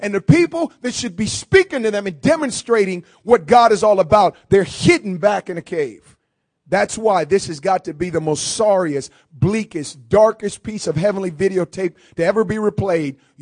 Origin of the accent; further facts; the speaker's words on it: Oakland, California, United States; I didn't turn my back on her because I'm from Oakland.